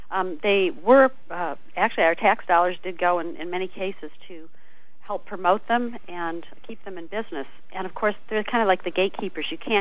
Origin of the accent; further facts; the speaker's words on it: Michigan, United States; I grew up in Michigan and I have sisters who are working for doctor's offices and things up there